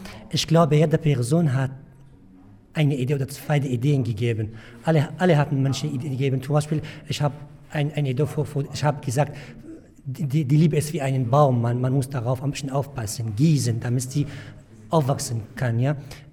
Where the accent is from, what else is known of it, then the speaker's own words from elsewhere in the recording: Syria; German is a second language; now in Germany; ich komme aus Syrien.